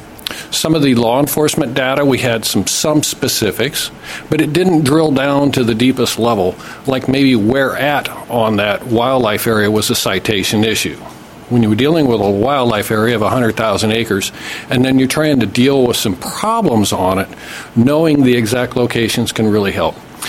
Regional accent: Ellensburg, Washington, United States; I'm from Ellensburg, Washington.

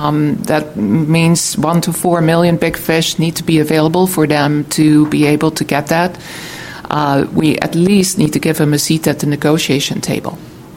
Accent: Friday Harbor, Washington, United States; I'm from Friday Harbor, San Juan Island

